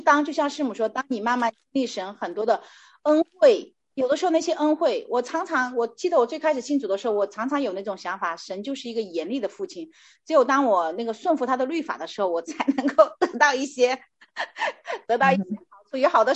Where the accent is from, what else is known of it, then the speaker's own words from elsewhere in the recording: China; 可能跟中国人比较，跟我们中国人很多文化背景比较那个啊